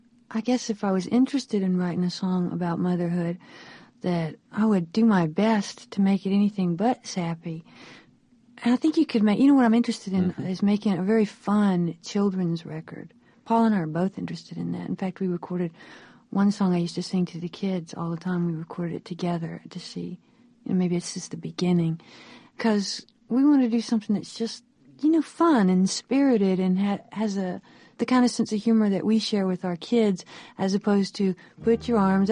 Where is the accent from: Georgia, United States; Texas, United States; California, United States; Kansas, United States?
Texas, United States; I'm still dealing with memories from growing up in Texas.